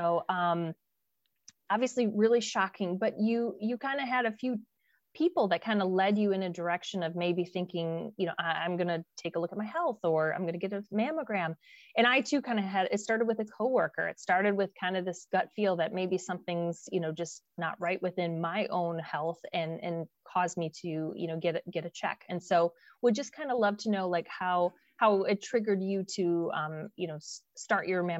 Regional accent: Michigan, United States; I'm here with a very, very special guest from my home state of Michigan.

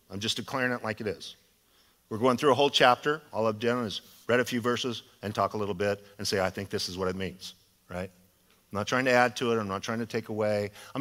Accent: Idaho, United States; I'm sorry. I'm from Idaho, and I have a Levi jacket on.

